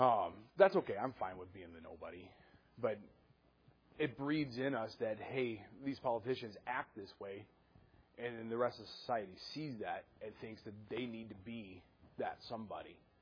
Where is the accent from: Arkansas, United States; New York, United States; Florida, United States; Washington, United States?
Washington, United States; Mukilteo; I grew up in Mukilteo.